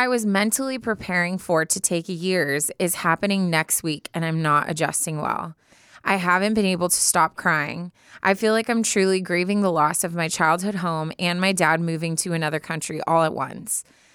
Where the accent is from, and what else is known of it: Chicago, Illinois, United States; born or raised there; also born or lived in Michigan; now in Boston, United States